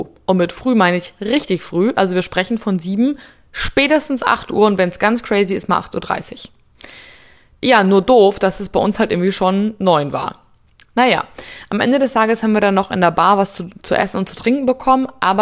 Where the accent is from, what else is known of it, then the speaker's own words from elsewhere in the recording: Munich, Bavaria, Germany; Ich komme aus München